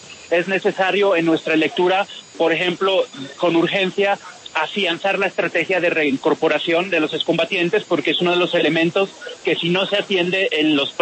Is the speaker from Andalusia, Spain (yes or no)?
no; Barcelona, Catalonia, Spain; also born or lived in Madrid; now in Colombia; Yo nací en Madrid, crecí en Barcelona y llevo 15 años aquí en Colombia.